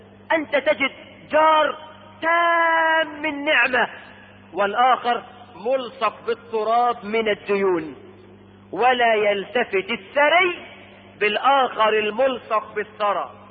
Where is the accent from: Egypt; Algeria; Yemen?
Egypt; احنا كمصريين كانت عندنا هذه الاخلاق في الريف وفي الحضر الى وقت ليس بالبعيد